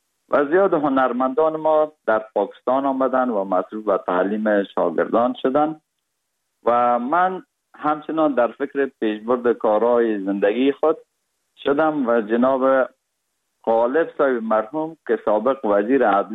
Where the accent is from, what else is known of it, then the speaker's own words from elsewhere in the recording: Kabul, Afghanistan; also born or lived in Parwan; تولدم در ولایت پروان شده و بعد از او 40 روزه بودیم که پدرم مرا کابل آورد، چون وظیفه ایشان در کابل بود و ما در سایه کوتی سنگی کابل بزرگ شدیم.